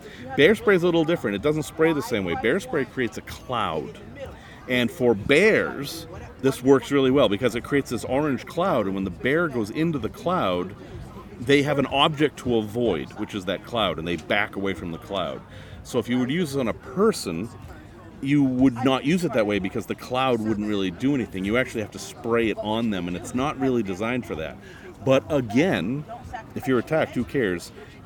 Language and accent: English; Illinois, United States; Lauren is from Missouri. I am from Illinois.